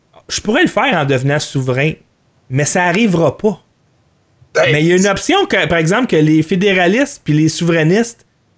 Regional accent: Quebec, Canada; en tant que Québécois

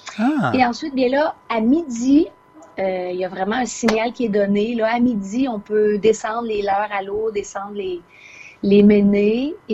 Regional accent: Quebec, Canada; Je suis originaire de l'Estrie. J'ai été élevée par là-bas.

